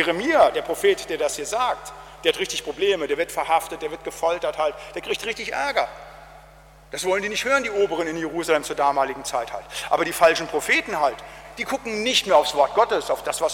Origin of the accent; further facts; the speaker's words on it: North Rhine-Westphalia, Germany; Der Landeskirche, wo ich herkomme aus Westfalen